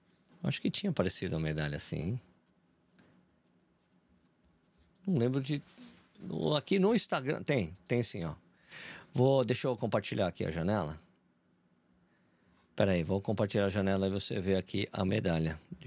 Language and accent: Portuguese; Joinville, Santa Catarina, Brazil; Vai ser a minha segunda meia maratona e primeira prova fora do meu estado. Sou de Joinville, Santa Catarina.